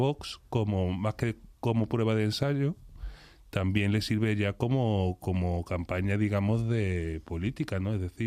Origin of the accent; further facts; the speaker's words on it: Seville, Andalusia, Spain; now in Madrid, Spain; Yo soy sevillano, conozco muy bien cómo es la sociología política andaluza